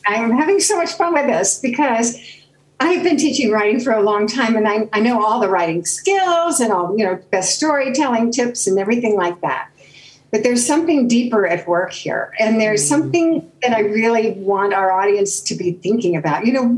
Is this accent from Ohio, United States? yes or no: no; Beverly Hills, California, United States; So I go waltzing up to him and I say, hi … from Beverly Hills and Jimmy here wants your autograph.